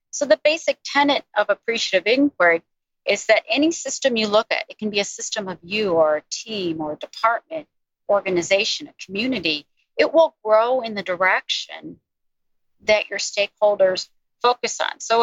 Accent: Detroit, Michigan, United States; So imagine this. I grew up in Detroit, Michigan.

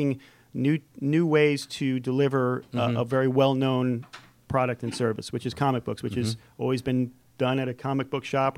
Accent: West Hartford, Connecticut, United States; now in Atlanta, United States; I'm from West Hartford, Connecticut, originally.

